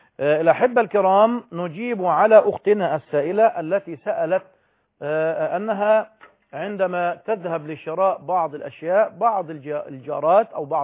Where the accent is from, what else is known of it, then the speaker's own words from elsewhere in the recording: Egypt; عندنا كمصريين